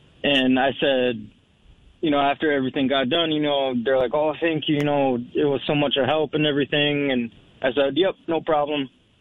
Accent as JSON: {"language": "English", "region": "Minnesota", "country": "United States", "also_born_or_lived": "Louisiana", "said": "I'm originally from Minnesota, but I was down in Louisiana for 3 years, and I moved back from Minnesota, more to Minnesota"}